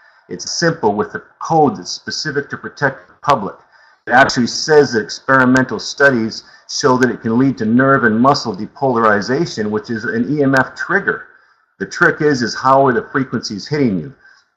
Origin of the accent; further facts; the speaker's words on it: Canada; I am a Canadian, a British Columbia and Canadian interprovincial journeyman electrician.